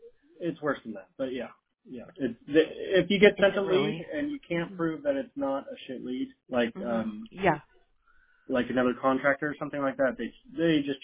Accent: California, United States; I'm from California

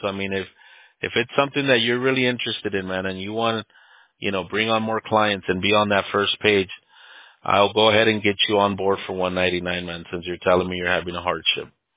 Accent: United States; first language Spanish; English is a second language; So, Spanish was my first language. But it's funny because, you know, there's a saying, it says, we're not American enough for the Americans and we're not Mexican enough for the Mexicans.

